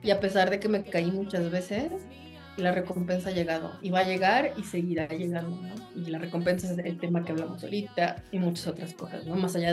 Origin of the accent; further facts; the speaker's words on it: Puebla, Mexico; born there; yo nací en Puebla, en Mayorazgo, güey, así en un barrio de periferia del sur.